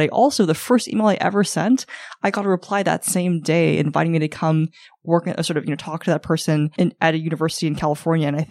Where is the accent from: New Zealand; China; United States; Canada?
New Zealand; growing up in New Zealand, you don't really have a good sense for what the world is like on a broader scale.